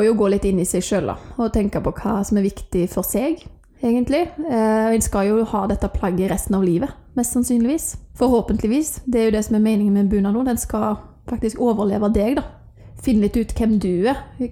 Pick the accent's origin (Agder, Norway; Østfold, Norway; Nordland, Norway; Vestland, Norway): Vestland, Norway; Sveio; accent: Sunnhordaland; Jeg er yngst av 4 søstre. Alle har Sunnhordaland, der som jeg kommer fra da, som er Svejo. Men jeg har en far som kommer fra Haugesund, mor fra Østlandet, rundt omkring på Østlandet.